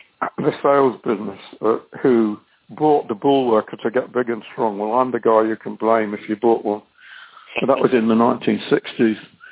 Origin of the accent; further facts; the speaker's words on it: Manchester, North West England, United Kingdom; also born or lived in Liverpool; in Manchester, which is where I come from. Well, I was born in Liverpool.